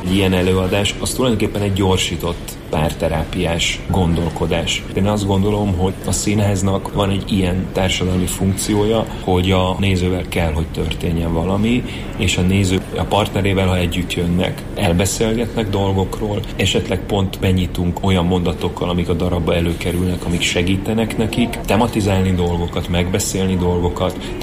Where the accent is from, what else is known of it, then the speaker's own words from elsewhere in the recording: Hungary; Tehát én Magyarországon születtem, egy magyar rendező vagyok, Németországban is egy magyar rendező vagyok.